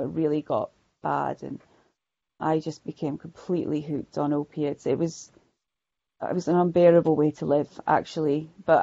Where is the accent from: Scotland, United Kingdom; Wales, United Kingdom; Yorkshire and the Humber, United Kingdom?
Scotland, United Kingdom; Shetland; from Shetland. Shetland is a little, for any of those of you that don't know, Shetland is a little island. It's about as far north as it is as far north as you can go and still be in the UK.